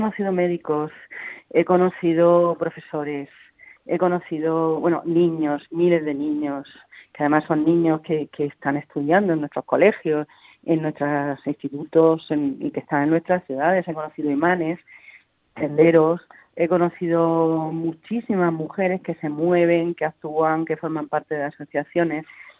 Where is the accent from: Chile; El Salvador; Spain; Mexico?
Spain; vivo aquí, soy español, nací aquí, mi madre era española, mi abuelo era español